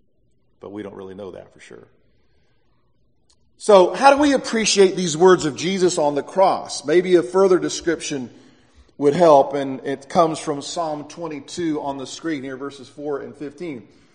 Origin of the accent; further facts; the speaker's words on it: United States; Most of us growing up in the United States have trouble understanding the importance of water